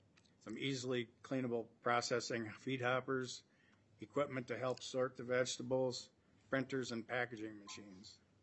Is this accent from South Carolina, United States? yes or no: no; Caledonia, Minnesota, United States; I'm from Caledonia, Minnesota, Snowpack Foods.